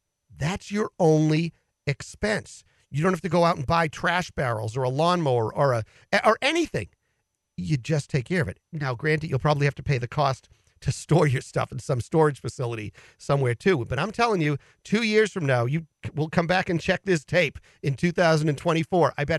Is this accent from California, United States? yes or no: no; Peabody, Massachusetts, United States; the house that I grew up in West Peabody, that my father paid mom and dad paid $79,900 for back in the 70s.